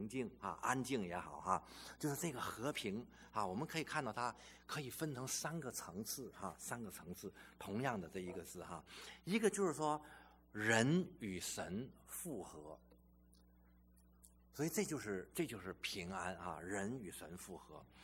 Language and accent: Chinese; China; 他说犹太人问安不像我们中国人哈，啊吃了吗？